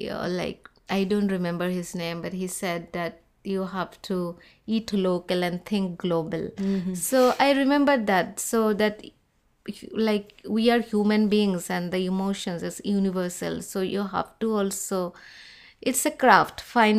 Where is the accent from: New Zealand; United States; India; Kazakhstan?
India; and I'm from India